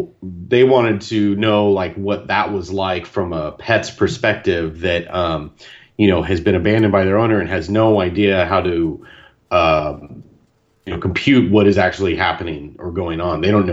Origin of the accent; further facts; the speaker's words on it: Sacramento, California, United States; That was here in Sacramento.